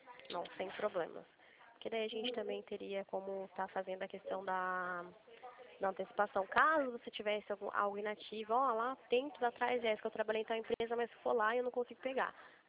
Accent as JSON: {"language": "Portuguese", "town": "Limeira", "region": "São Paulo", "country": "Brazil", "said": "Eu sou aqui de Limeira."}